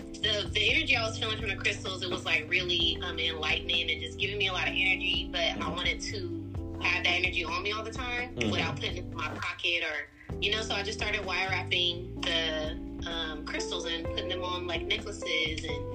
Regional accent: Richmond, California, United States; So, I am from Richmond, California, Bay Area, California, the Bay Area, Oakland, San Francisco.

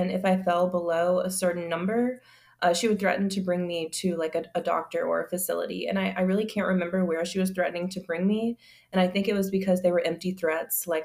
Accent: Louisiana, United States; moved away as an adult; When I was 20, I moved from Louisiana to Colorado by myself.

